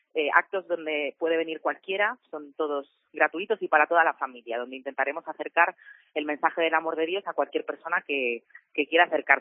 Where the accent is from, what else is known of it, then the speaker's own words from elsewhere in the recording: Galicia, Spain; yo soy gallega y las raíces supongo que siempre tiran